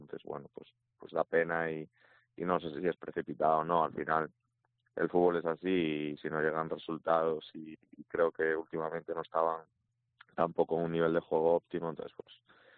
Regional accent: A Coruña, Galicia, Spain; also born or lived in Valencia; now in Gijón, Spain; es una ciudad parecida a Coruña, que yo soy de Coruña

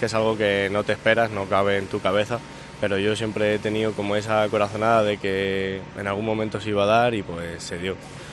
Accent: Campo de Criptana, Castilla-La Mancha, Spain; yo vengo de aquí de Campo de Cristana, de Alcázar, sitios de pueblo, sitios humildes

